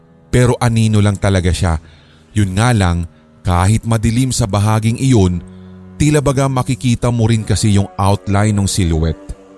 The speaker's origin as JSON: {"language": "Tagalog", "region": "Bicol Region", "country": "Philippines", "tie": "born or raised there", "said": "Ang unang kwento ko po ay nangyari sa bahay namin sa Bicol. 8 years old pa lamang po ako nang lumipat po kami mula sa sukat patungo ng Bicol."}